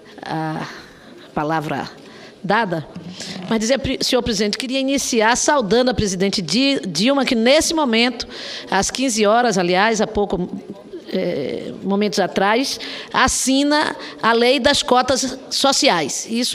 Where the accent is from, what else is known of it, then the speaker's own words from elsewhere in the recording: Bahia, Brazil; eu, como baiana, quero homenagear o professor